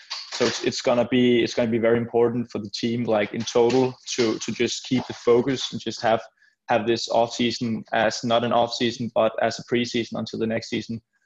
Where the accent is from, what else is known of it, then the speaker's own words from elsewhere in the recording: Denmark; English is a second language; I come from Denmark.